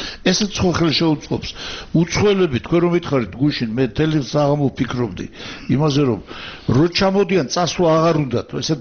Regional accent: Zestafoni, Imereti, Georgia; მე ზესტაფონელი ვარ, მაგრამ შეგედავით.

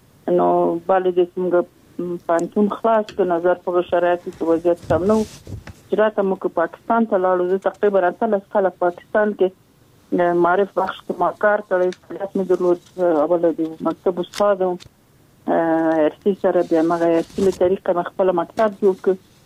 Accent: Sorkhab, Logar, Afghanistan; لمه درته چې د لوګر ولایت یم. د محمد اغي ولسوالي او د سرخاو د کلی.

